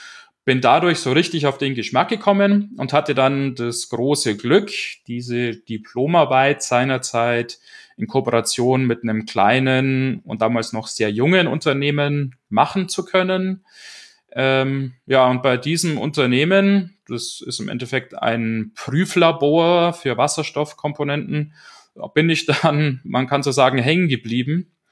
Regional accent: Bavaria, Germany; now in Munich, Germany; Also wie vorhin schon gesagt … Ich bin vor 15 Jahren zum Maschinenbaustudium nach München gekommen. Ich bin ursprünglich aus der Oberpfalz.

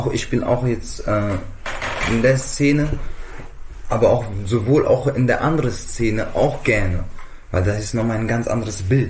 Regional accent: Frankfurt, Hesse, Germany; ich komme aus Frankfurt, offenbar.

